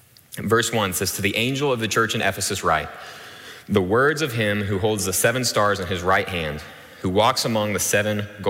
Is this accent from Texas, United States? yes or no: yes; Dallas, Texas, United States; But I was born and raised in Dallas, proud Cowboys fan, and what do you know?